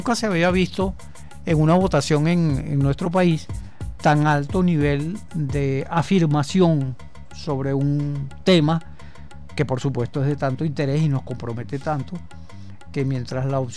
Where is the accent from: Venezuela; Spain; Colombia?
Venezuela; como comprometidos venezolanos en el porvenir de nuestra patria